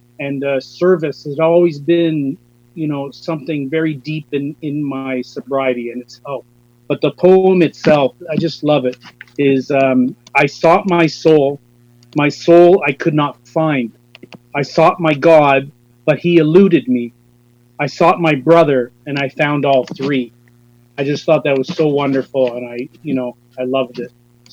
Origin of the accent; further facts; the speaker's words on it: Toronto, Ontario, Canada; As was said, I'm from Toronto.